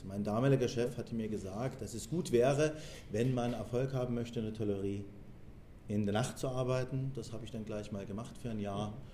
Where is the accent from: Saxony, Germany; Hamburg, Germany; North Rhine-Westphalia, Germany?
Saxony, Germany; Dresden; Ja, ich bin im schönen Elbflorenz geboren, in Dresden. Und vor über 40 Jahren, bin also jetzt 42 und Dresden ist meine Heimatstadt.